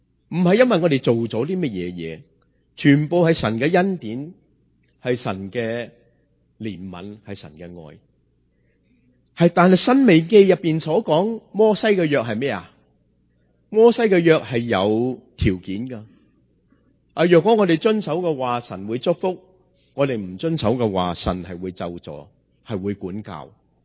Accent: China; 我哋中国人见到点呀？食咗饭未呀？

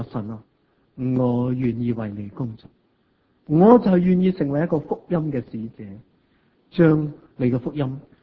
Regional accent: Hong Kong; born there; 我自己呢是1982年才第一次回去国内，我在香港出世，

